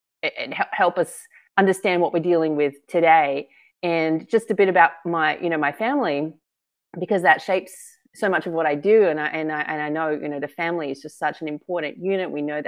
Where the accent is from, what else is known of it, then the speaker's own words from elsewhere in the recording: Australia; My accent, you can maybe be able to guess, I'm from originally Australia, and that's where I was born and raised.